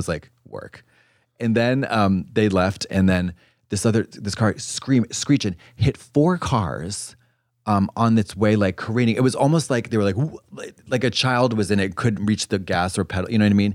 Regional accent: Pomona, California, United States; from Pomona, like with a grudge

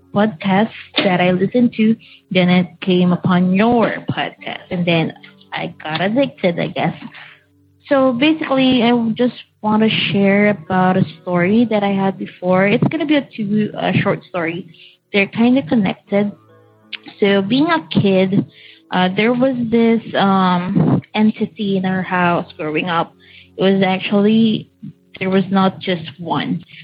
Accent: Philippines; now in Saudi Arabia; I'm from Philippines and I'm actually using an application just to call you guys. And yeah, you can see the number. It's going to be from Ohio, I think. But I'm from Philippines

